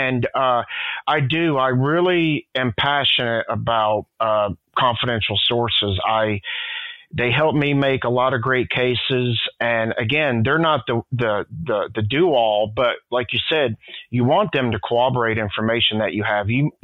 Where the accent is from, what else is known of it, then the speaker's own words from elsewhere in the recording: East Coast, United States; now in California, United States; Just so everybody knows that I am not a Californian. Obviously, I'm an East Coast guy like you.